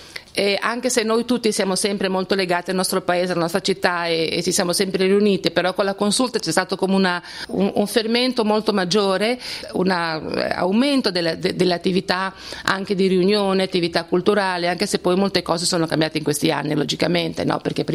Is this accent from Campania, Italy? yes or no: no; Bologna, Emilia-Romagna, Italy; now in Costa Rica; ma il nucleo più grande appunto è formato da bolognesi che si sono sposate con questi studenti una volta laureati, tornati in Costa Rica a esercitare la professione della medicina. Anch'io sono fra queste signore